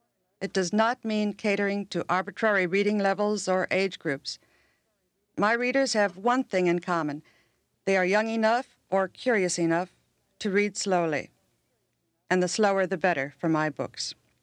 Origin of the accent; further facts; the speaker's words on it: Milwaukee, Wisconsin, United States; This ceremony could have been set in Milwaukee, my hometown